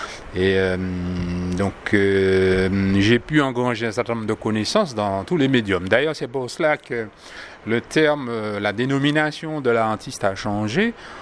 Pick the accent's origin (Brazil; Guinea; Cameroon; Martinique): Martinique; je suis de la Martinique … j'ai près de 47 années d'existence